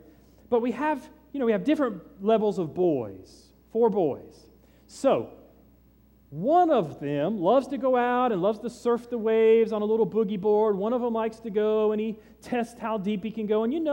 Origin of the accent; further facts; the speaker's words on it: Titusville, Florida, United States; Many of you know I grew up in Central Florida, Titusville, where the shuttles took off.